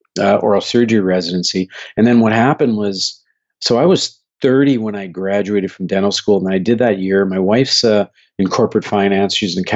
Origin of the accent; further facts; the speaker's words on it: Winnipeg, Manitoba, Canada; also born or lived in India; I live in Winnipeg, Canada. I've been living here for over 50 years. It's home. I was born in India, but we moved here when I was just a little kid.